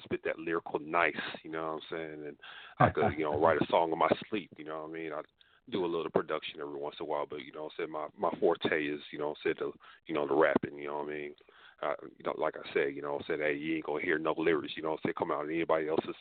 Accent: Tulsa, Oklahoma, United States; also born or lived in Cleveland / Los Angeles; I was born and raised in Tulsa, you know what I'm saying? And I also lived in Cleveland, Ohio

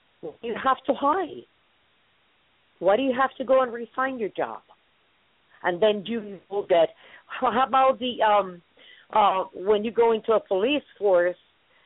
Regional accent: Miami, Florida, United States; also born or lived in Cuba; I was raised in Miami, born in Cuba, but raised in Miami, to school, university, and everything in Miami.

